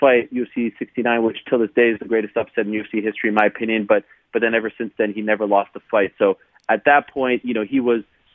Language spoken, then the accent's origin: English; Montreal, Quebec, Canada; that was my dream as a kid growing up in Montreal.